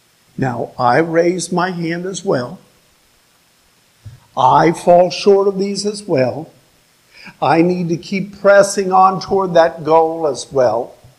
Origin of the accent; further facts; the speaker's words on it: New Lexington, Ohio, United States; now in Zanesville, United States; In Zanesville, unlike where I grew up in New Lexington, there are city wildlife.